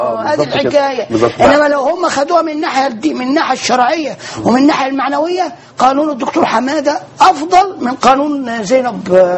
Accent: Egypt; احنا كمصريين

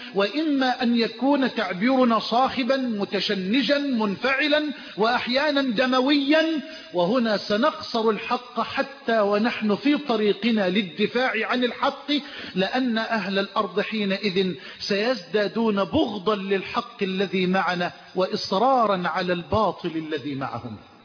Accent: Egypt; بلدنا مصر

